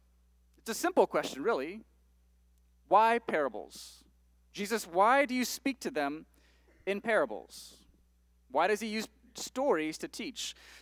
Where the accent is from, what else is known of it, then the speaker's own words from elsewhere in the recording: Hazelwood, United States; So I grew up in Hazelwood and have been at Chatham my whole life, really.